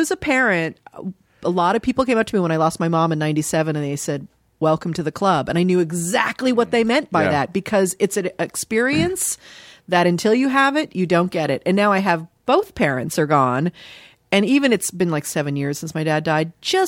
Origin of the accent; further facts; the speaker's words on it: Dayton, Ohio, United States; born there; I was born in Dayton, Ohio. My mom was born and raised in Dayton, Ohio.